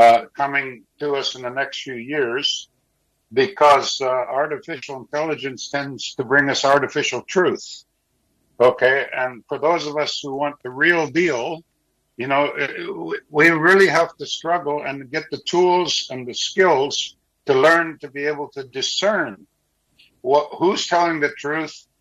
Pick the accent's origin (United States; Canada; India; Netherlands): Canada; But I'm a Canadian, so, you know, I have my truth, and it's different.